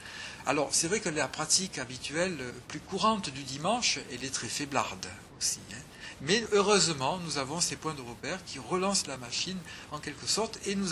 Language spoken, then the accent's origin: French; Marseille, Provence-Alpes-Côte d'Azur, France; Moi, si je suis Marseillais, si je suis fier d'être Marseillais, c'est avant tout parce que Marseille est une ville ouverte à toutes les cultures.